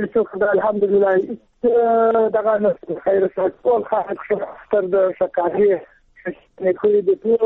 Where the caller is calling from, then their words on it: Surkh Rod, Nangarhar, Afghanistan; زه په ننګرهار کې ما يم د ستګرم ولسوالۍ.